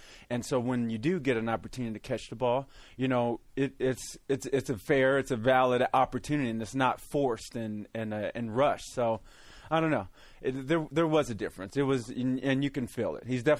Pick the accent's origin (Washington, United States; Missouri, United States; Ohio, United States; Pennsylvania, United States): Missouri, United States; No, I grew up in Missouri.